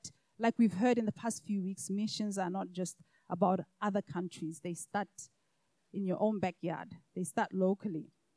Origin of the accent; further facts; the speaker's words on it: Botswana; I traveled from my home country of Botswana to South Africa to a conference